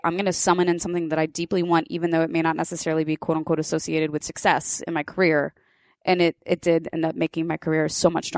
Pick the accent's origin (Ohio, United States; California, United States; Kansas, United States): Kansas, United States; I grew up in Kansas but without cell phones or social media.